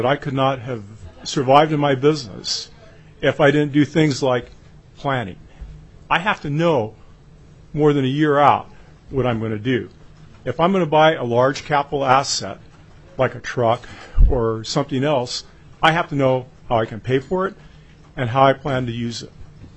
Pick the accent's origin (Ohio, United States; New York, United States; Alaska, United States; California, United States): Alaska, United States; Petersburg; from Petersburg, Alaska.